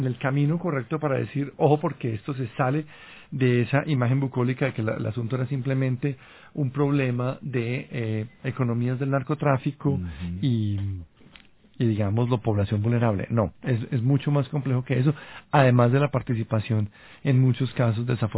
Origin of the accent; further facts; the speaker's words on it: Colombia; que los tenemos que asumir como colombianos